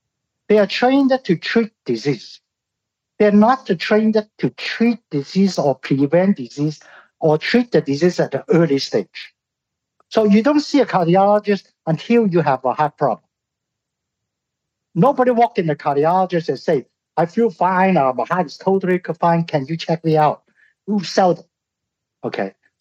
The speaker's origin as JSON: {"language": "English", "country": "Hong Kong", "tie": "born there", "said": "I was born in Hong Kong, so I have bias."}